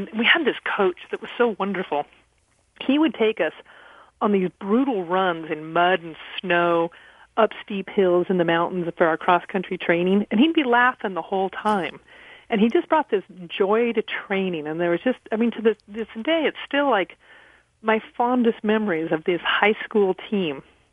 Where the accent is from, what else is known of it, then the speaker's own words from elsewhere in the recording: Reno, Nevada, United States; Well, you know, I grew up in Reno, Nevada, but I spent all of my summer since the age of eight on the family's cattle ranch.